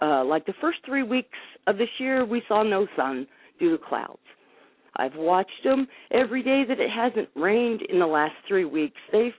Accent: Homestead, Florida, United States; I grew up in Homestead, Florida, and I love watching clouds, so I know what clouds look like

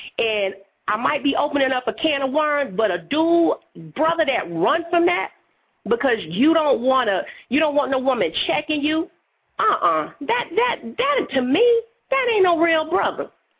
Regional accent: the South, United States; I'm from the South. I grew up all over. My dad was in the military, but I've been in the South for 30 years.

